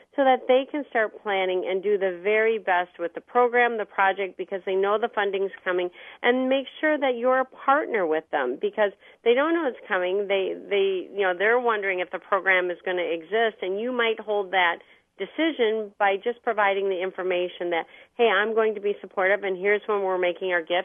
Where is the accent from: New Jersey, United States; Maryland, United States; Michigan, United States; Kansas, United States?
Michigan, United States; Alpena; in my hometown of Alpena, Michigan, they have a Friends of the Library program.